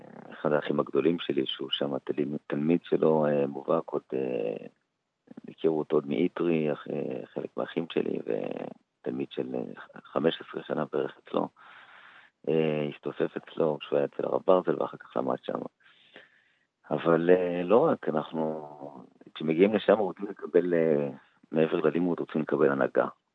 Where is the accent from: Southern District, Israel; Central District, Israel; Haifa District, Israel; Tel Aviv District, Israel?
Central District, Israel; Ramla; אני גדלתי ברמלה כל ימי, אחר כך בישיבה לצעירים ברחובות, אחר כך בבני ברק ישיבה של הרב רפול, כנסת שלום שמייסדיה, ואחר כך הגעתי לישיבת מעלות התורה